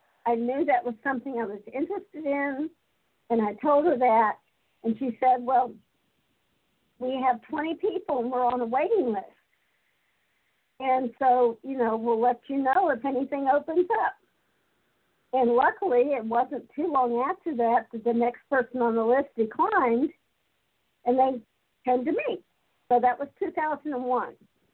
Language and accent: English; Orlando, Florida, United States; my first job opportunity, since I was from the Orlando area, was Walt Disney World opened up in October 71.